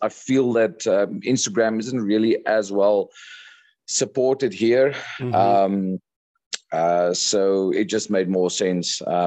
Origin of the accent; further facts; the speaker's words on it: South Africa; now in Vietnam; I'm from South Africa. I've been in Vietnam for about 3 years now.